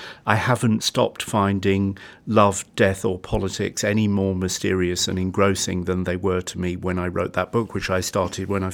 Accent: England, United Kingdom; in terms of being an Englishman

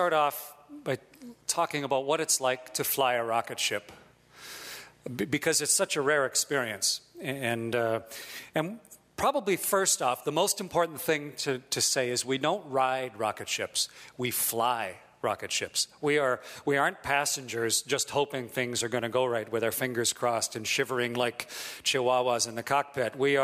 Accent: Canada; I'm Canadian

